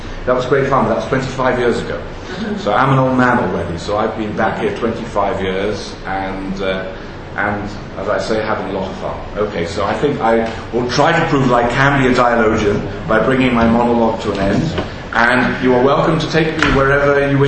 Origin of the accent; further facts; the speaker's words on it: England, United Kingdom; So I was raised in England, my rabbinic education here.